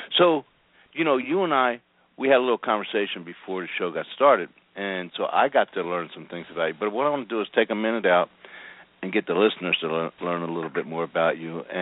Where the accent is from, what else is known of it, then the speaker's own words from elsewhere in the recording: Philadelphia, Pennsylvania, United States; also born or lived in Las Vegas; and I grew up in Philadelphia area, which is over the bridge from New Jersey, and I also lived in Las Vegas 20 years ago, for 20 years, from 1980 to 2000